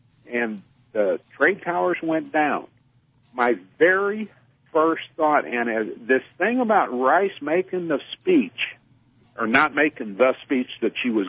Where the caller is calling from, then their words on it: New Mexico, United States; I'm out here in New Mexico.